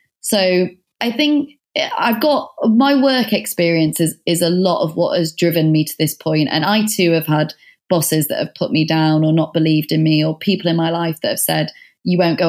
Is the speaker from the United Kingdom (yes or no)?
yes; the north of England, United Kingdom; now in London, United Kingdom; yes, I'm from the North. No, I didn't have any creative contacts when I was going through the creative industry.